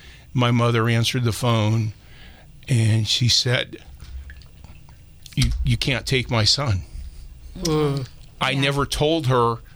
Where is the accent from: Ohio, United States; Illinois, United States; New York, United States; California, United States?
California, United States; Lone Pine; Yeah, so the original ranch I grew up on is on DeWalt Road, which is south, about 4 miles south of town. There, if you come down south of Lone Pine, you have Hessel Road, DeWalt Road